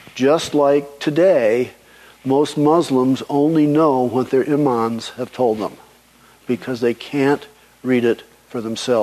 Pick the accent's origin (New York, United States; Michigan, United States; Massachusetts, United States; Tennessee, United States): Michigan, United States; Saginaw; when I was a kid growing up, the church I grew up in Saginaw, Michigan, was founded by missionaries.